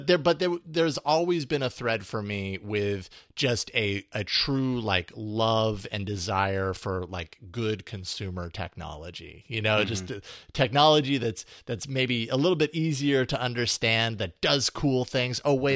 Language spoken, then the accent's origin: English; Boise, Idaho, United States; I grew up in Boise, Idaho.